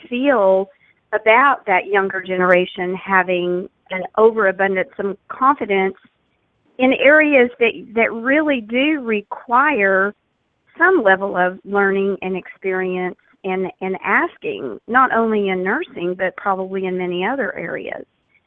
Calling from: Texas, United States; I'm calling from the Dallas-Fort Worth area, and I'm so excited to see that Charissa is actually having a talk here in Dallas.

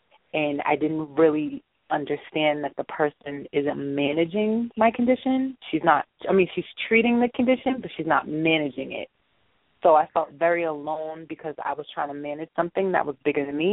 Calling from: Massachusetts, United States; I'm calling from Massachusetts.

